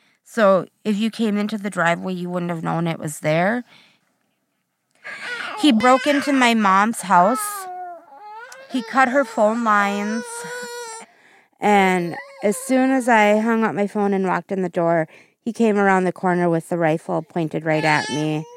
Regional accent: Wisconsin, United States; I am from Central Wisconsin area.

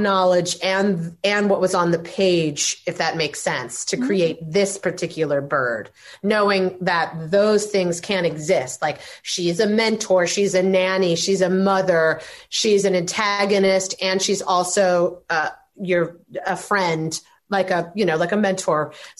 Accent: Midwest, United States; first of all, I'm from the Midwest, so I'm always like, oh, I can't ever say anything about myself.

